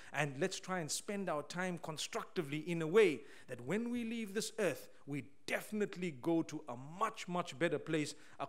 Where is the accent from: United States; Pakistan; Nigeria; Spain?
Pakistan; I come from Pakistan. We don't ever say that.